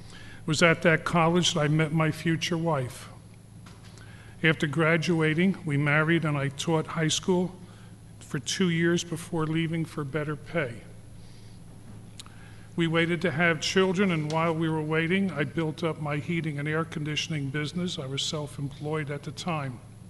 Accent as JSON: {"language": "English", "town": "Linden", "region": "New Jersey", "country": "United States", "tie": "born or raised there", "also_born_or_lived": "Rahway / Clark", "said": "I was born in Rahway, New Jersey, raised in Linden and Clark, New Jersey. I have two older sisters."}